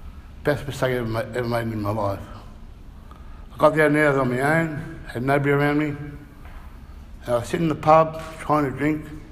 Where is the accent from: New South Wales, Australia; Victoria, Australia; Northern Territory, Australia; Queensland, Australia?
New South Wales, Australia; Sydney; And I'm originally from Sydney. Please don't hold that against me.